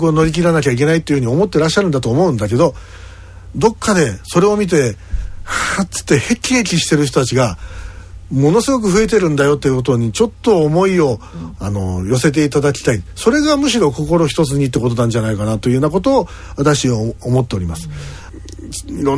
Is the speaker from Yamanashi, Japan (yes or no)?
yes; Yamanashi, Japan; 山梨県から来ました